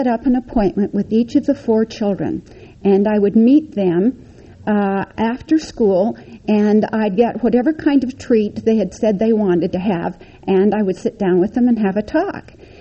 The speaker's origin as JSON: {"language": "English", "town": "Paul", "region": "Idaho", "country": "United States", "tie": "born there", "said": "2 years forward, I was born in 1937 in Paul, Idaho. Tiny, tiny place. If you blink your eyes, you've already passed it."}